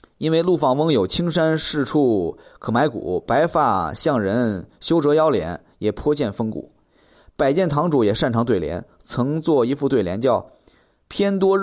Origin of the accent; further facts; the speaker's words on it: Hangzhou, Zhejiang, China; 因为我是杭州人